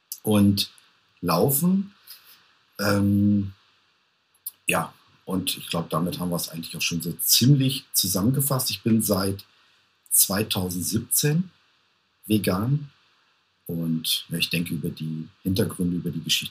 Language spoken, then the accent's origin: German; Münster, North Rhine-Westphalia, Germany; ich komme aus Münster, bin 53 Jahre